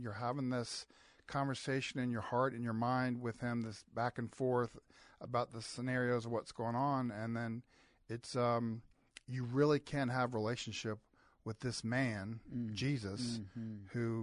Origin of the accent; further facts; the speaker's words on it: Charlottesville, Virginia, United States; So I actually born and raised in Charlottesville. My dad came here in the 50s to UVA, never left.